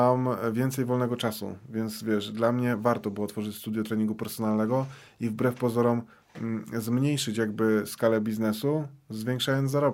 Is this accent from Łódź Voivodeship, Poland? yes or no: yes; Piotrków Trybunalski, Łódź Voivodeship, Poland; ja od urodzenia mieszkam w Piotrkowie, więc no jakaś tam liczba osób mnie zna.